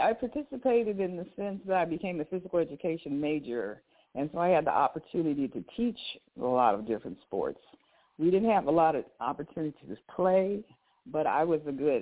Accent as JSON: {"language": "English", "town": "Des Moines", "region": "Iowa", "country": "United States", "said": "I was actually from Des Moines, Iowa, went to a technical high school"}